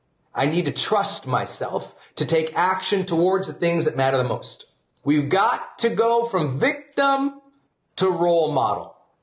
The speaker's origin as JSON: {"language": "English", "region": "Montana", "country": "United States", "said": "I'm from Montana. I can chill out on the mountain or on the lake or in the river with a fly pole all day happily."}